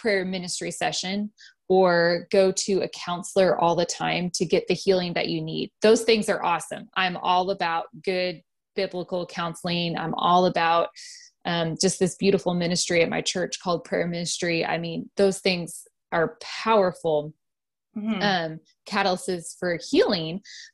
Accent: Seattle, Washington, United States; now in Texas, United States; And I live in Texas, the middle of Texas, but I am originally from the Seattle, Washington area. So I'm kind of a transplant here.

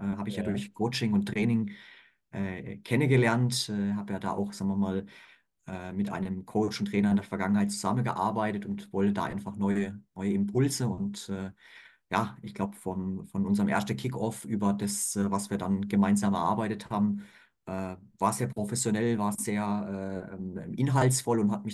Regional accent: Mannheim, Baden-Württemberg, Germany; ich bin eigentlich aus dem Badener Land, komme aus Baden-Württemberg sozusagen. Und ja, Mannheim ist meine Heimat

